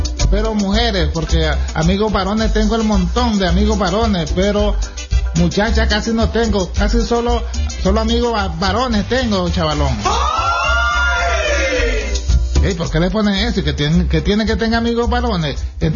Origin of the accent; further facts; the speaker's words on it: Estelí, Nicaragua; aquí en Estelí, ¿oíste? Soy de Estelí, soy esteliano.